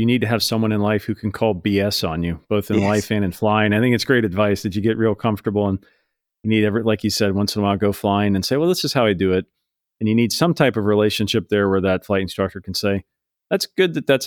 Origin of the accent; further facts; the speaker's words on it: Texas, United States; born there; You live in Texas. I was born in Texas.